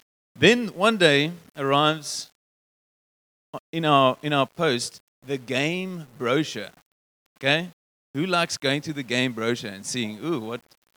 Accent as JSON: {"language": "English", "town": "Bloemfontein", "region": "Free State", "country": "South Africa", "tie": "born or raised there", "said": "So I'm a teenager in the 90s growing up in Bloemfontein, and we used to skate."}